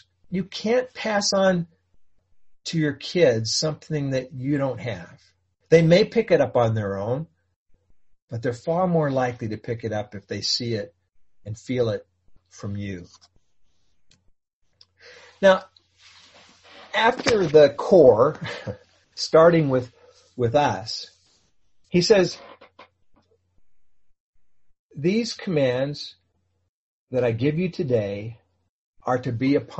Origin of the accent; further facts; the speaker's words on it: Dallas, Texas, United States; I didn't grow up a baseball fan. I grew up in Dallas.